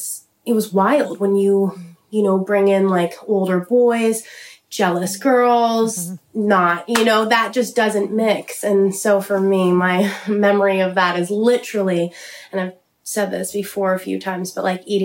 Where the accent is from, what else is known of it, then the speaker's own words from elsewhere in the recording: Vancouver, British Columbia, Canada; I grew up in Vancouver.